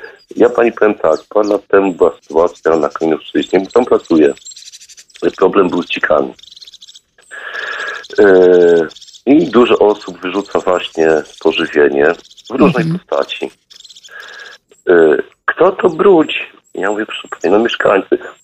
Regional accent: Lublin, Lublin Voivodeship, Poland; ja z Lublina jestem

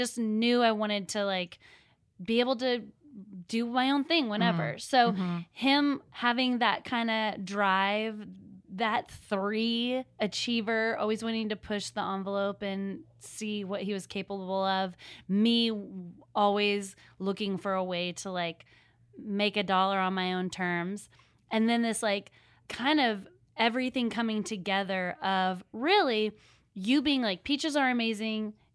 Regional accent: Seattle, Washington, United States; now in Nashville, United States; Like, I'm from Seattle. We are living in Nashville.

